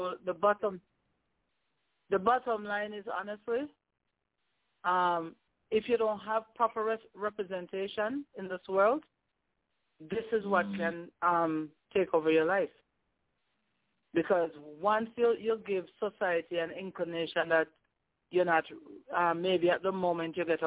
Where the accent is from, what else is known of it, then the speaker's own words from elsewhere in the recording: Jamaica; because I am a Jamaican, and I am a female